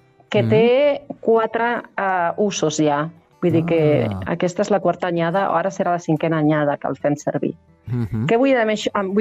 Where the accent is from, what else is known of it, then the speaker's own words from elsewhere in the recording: Andalusia, Spain; Jo, com que tinc reminiscències del sud, no? Soc andalusa i tinc molt, molt, molt al cap present l'olor, no?